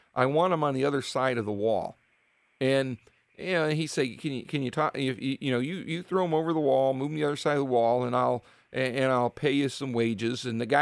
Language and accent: English; Richfield, United States; I remember I'm from Richfield. I grew up in Richfield. I pastor in Richfield now, and born and raised there like my dad was